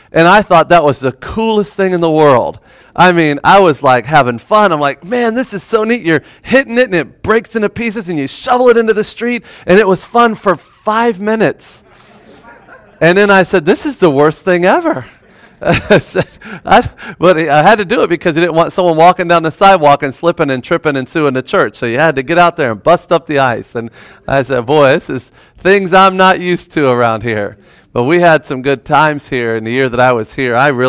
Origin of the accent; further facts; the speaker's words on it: Florida, United States; see, I'm from Florida, born and raised, you know.